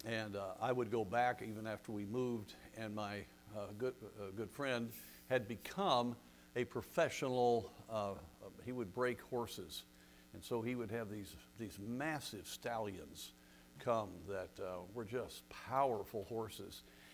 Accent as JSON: {"language": "English", "region": "Colorado", "country": "United States", "tie": "born or raised there", "said": "I gave the illustration of growing up in Colorado. I was I spent a lot of time on a ranch. My best friend was rancher's son."}